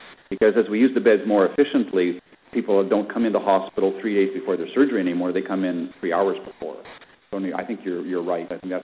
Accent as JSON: {"language": "English", "country": "Canada", "said": "I participated, and as a Canadian representative, to have a Delphi kind of process to come up with a number that felt right."}